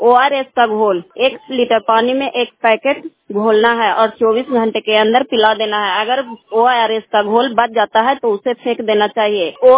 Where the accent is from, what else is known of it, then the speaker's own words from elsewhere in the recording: Bara Gaon, Bihar, India; मैं नालंदा जिले के हरनौत प्रखंड बड़ा गाँव के रहने वाली हूँ